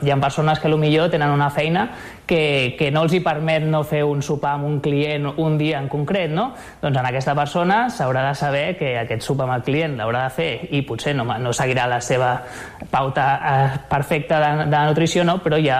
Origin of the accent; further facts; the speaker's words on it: Barcelona, Catalonia, Spain; now in Sant Cugat, Spain; Jo tinc 30 anys ara mateix, vaig néixer a Barcelona, però ja quan vaig anar a l'ESO, o sigui als 12 anys, vaig començar a viure aquí a Sant Cugat